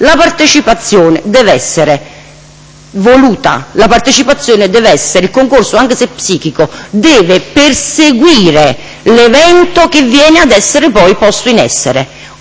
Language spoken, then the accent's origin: Italian; Naples, Campania, Italy; Sapete, io vengo da Napoli